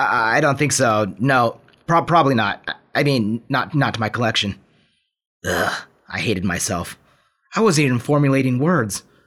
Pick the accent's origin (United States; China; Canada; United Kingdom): United States; Pacific Northwest; There's a lot of my own childhood growing up in the Northwest in this book